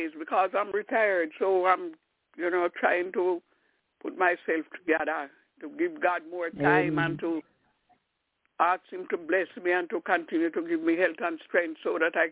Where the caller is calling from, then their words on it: Albany, New York, United States; I'm calling from Albany in New York.